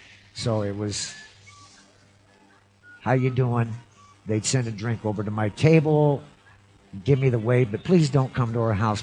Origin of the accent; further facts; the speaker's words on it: Washington, United States; born there; I was born in Washington State.